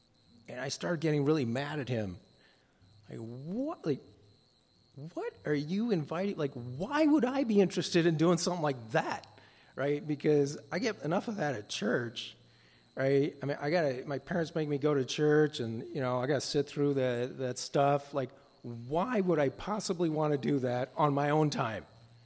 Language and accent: English; Tokyo, Japan; as an international student growing up in Japan, just in Tokyo, there are thousands of these students.